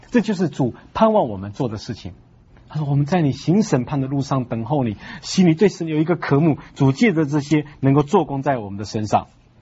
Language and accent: Chinese; China